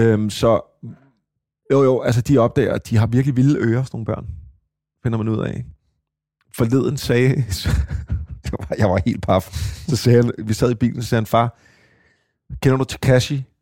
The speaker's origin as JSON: {"language": "Danish", "town": "Copenhagen", "region": "Capital Region of Denmark", "country": "Denmark", "tie": "born or raised there", "said": "jeg er vokset op på Christianshavn og inde i byen"}